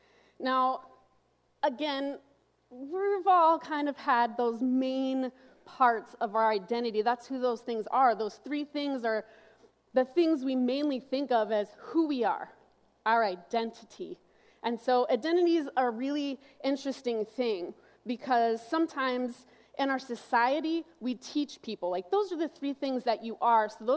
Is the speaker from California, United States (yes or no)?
yes; California, United States; I'm from California, and I am the youth director here at Northwood.